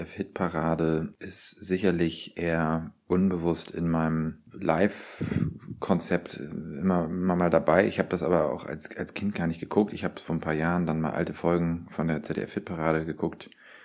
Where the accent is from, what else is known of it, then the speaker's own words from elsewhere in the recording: Hamburg, Germany; born there; dass ich gebürtiger Hamburger bin